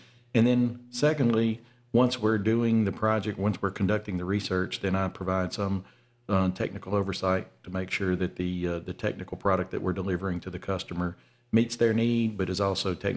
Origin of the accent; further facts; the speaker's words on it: Vicksburg, Mississippi, United States; Well, my background, I'm from Vicksburg.